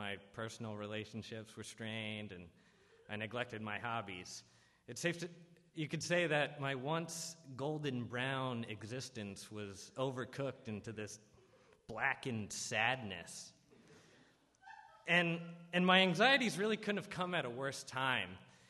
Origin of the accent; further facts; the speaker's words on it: Philadelphia, Pennsylvania, United States; So yeah, as Katie mentioned, I'm from Pennsylvania, and whenever I tell people that, I do so with a great deal of pride